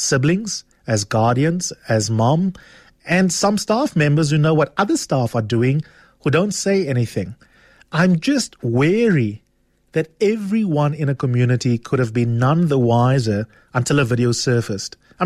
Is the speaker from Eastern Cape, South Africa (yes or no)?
yes; Grahamstown, Eastern Cape, South Africa; I mean, I remember growing up in Grahamstown, for example